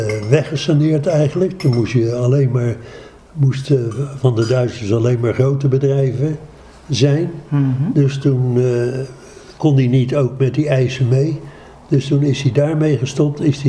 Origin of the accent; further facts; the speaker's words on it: Leiden, South Holland, Netherlands; Ik ben geboren op de Rijn Schiekade 86 in Leiden. Waar ik dus mijn jeugd heb doorgebracht. Ja. Tot mijn trouwen toe.